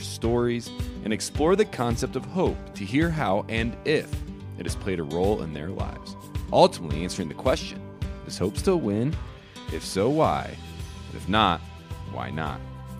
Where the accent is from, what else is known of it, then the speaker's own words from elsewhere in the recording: Indiana, United States; You know, I'm a massive Colts fan. I don't know if you knew that. I'm from Indiana.